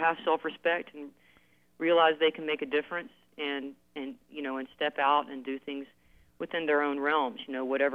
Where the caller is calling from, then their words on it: Georgia, United States; I'm calling from Georgia.